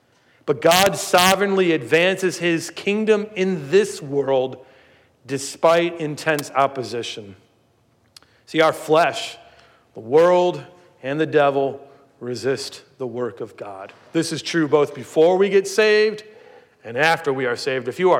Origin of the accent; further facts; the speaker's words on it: Ohio, United States; Growing up in Ohio, I had a neighbor, a sweet elderly man who was a widower.